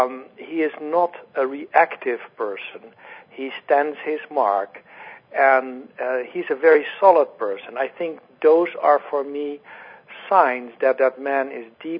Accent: Netherlands; English is a second language; I'm from the Netherlands

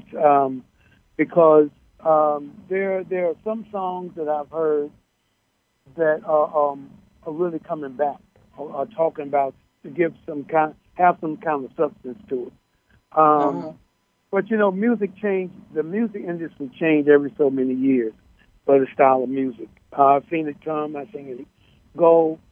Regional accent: Henderson, North Carolina, United States; I'm from Henderson, North Carolina.

